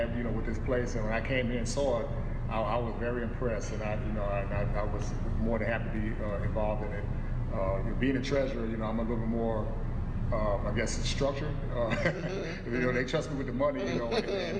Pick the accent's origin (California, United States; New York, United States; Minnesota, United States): New York, United States; New York City; also born or lived in Georgia; now in Louisiana, United States; I'm not from here. I'm from New York.